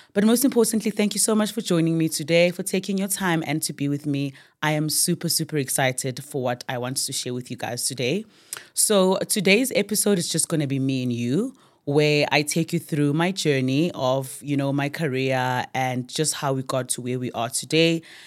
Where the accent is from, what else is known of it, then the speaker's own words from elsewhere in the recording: Emalahleni, Mpumalanga, South Africa; I was born in Emalahleni. It's a small town in Witbank. And I am the last born of my parents. I was raised by my grandmother.